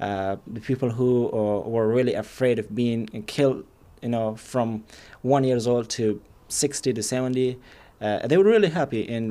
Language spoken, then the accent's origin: English; Ghazni, Afghanistan; English is a second language; I am from Ghazni province. I grew up there and I was born in Ghazni province.